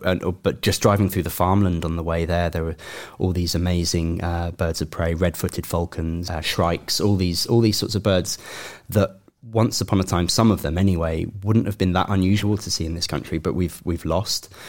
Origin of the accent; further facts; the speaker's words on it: East of England, United Kingdom; I grew up in East Anglia. Seeing any birds of prey was quite a rare, special thing.